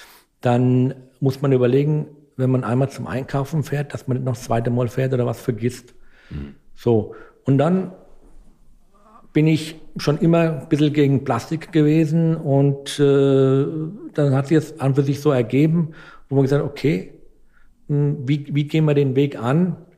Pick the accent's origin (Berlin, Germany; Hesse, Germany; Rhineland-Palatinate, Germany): Rhineland-Palatinate, Germany; Dörscheid; Mein Ort, wo ich herkomme, heißt Dörscheid. Das war damals eine Dörre, ein Ort, das sagt der Name schon, eine Wetterscheide, eine Dörre-Wetterscheide.